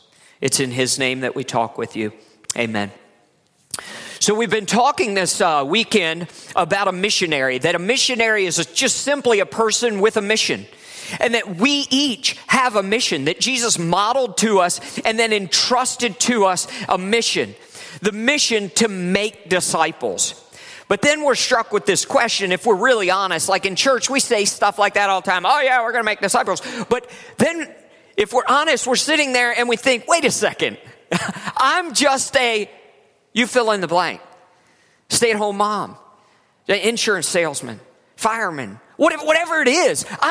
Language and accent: English; West Virginia, United States; When I go anywhere in the world and mention I'm from West Virginia, There's immediately like all this baggage, some of which I love.